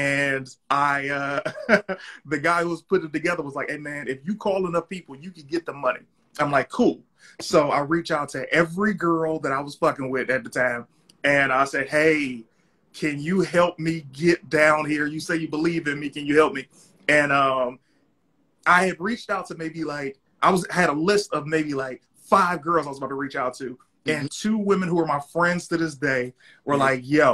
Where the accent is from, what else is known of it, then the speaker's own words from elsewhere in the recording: Detroit, Michigan, United States; Hey, how you doing? … nice to meet you. You know, I'm from Detroit, blah, blah, blah.